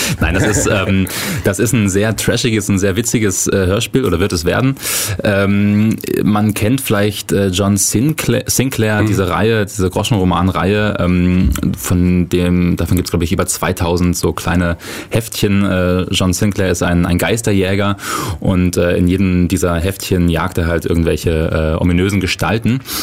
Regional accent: Kleinmachnow, Brandenburg, Germany; Also ich bin aufgewachsen in Kleinmachnow, das ist eine recht wohlhabende Stadt am Rand von Berlin.

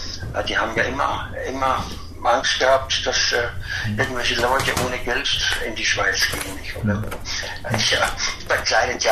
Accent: Vienna, Austria; Und ich bin ja nun in Wien aufgewachsen

